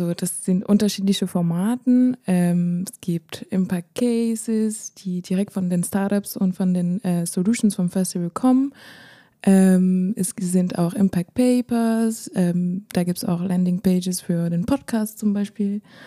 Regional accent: France; German is a second language; ich komme aus Frankreich, das hört man eventuell durch die paar Fragen, die ich beantworten werde.

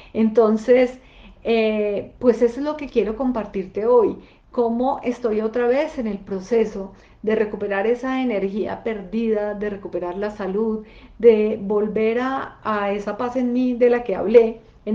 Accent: Bogotá, Bogotá D.C., Colombia; yo también soy de Bogotá. Y aquí estoy en Bogotá precisamente.

